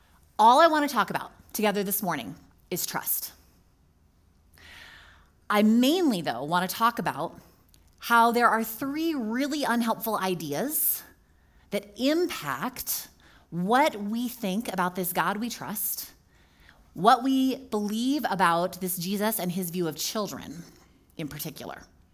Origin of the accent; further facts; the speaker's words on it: California, United States; also born or lived in Chicagoland; I am from Southern California almost all my life. And we live, our family, by this little park. And one of the best things about coming home to Southern California after 5 years in the Chicagoland area